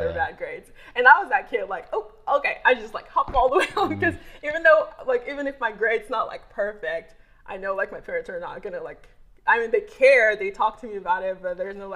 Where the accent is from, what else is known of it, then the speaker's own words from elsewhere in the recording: Nigeria; okay, I'm Nigerian. Nigerian. And one of the things with being Nigerian is, like, and, like, the culture-wise, growing up, they're, like, expectations.